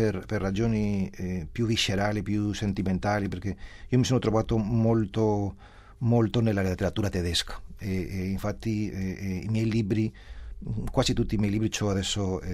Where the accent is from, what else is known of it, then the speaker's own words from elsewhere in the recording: Madrid, Community of Madrid, Spain; Italian is a second language; molto conosciuto in Spagna, è stato tradotto in tantissime lingue e ha avuto un'importanza grande nel mio paese